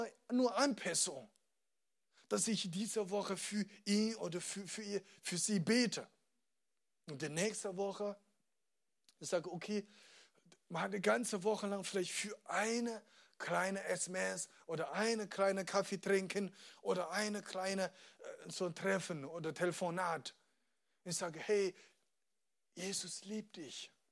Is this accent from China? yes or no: yes; China; Ich komme aus China. Ich bin 32 Jahre alt.